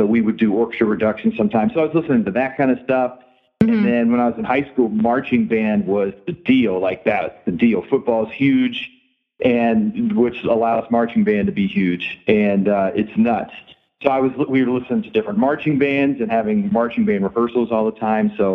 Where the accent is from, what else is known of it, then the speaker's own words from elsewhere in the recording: Houston, Texas, United States; also born or lived in Dayton, Ohio; Yeah, I was born in Dayton, Ohio. And when I was four, my parents moved down to Houston, Texas.